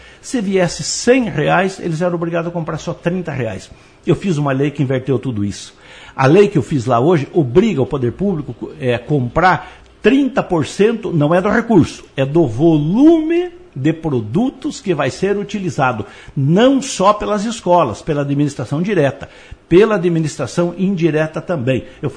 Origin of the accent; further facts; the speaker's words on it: Palmeira, Paraná, Brazil; As pessoas dizem aí que de alguns anos para cá não nascem mais palmeirenses, como nós, nascemos aqui